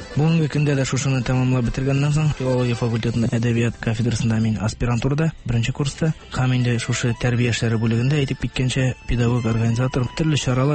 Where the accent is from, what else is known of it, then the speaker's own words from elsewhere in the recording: Tatarstan, Russia; born there; Арча районыннан тумышым белән.